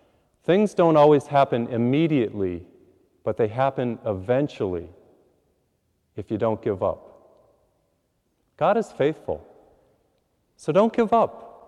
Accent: Massachusetts, United States; now in Houston, United States; I was flying from Houston, where I live, to Boston. I had a mission last Lent up in Massachusetts, where I grew up.

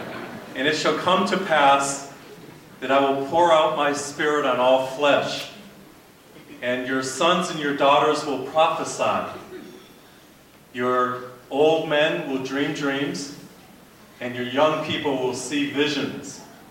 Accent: New England, United States; I grew up in New England. And I was born and brought up Catholic.

